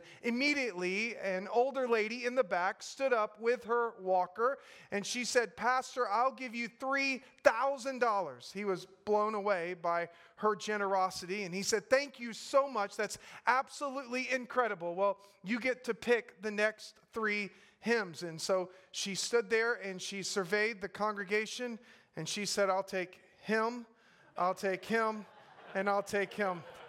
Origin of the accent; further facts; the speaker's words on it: Gulf Coast, United States; I grew up on the Gulf Coast, and because of the faithful witness of an Alliance church, I heard the gospel proclaimed.